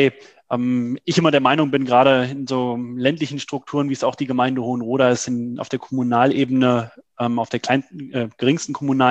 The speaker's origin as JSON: {"language": "German", "town": "Trendelburg", "region": "Hesse", "country": "Germany", "tie": "born or raised there", "said": "dass ich mich aktiv für meine Heimatstadt, damals noch Trendelburg, engagieren will."}